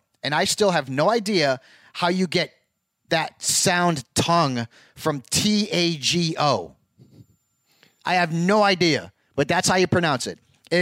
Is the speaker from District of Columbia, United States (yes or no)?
no; Connecticut, United States; I'm from Connecticut, not for nothing. I don't want to go back there.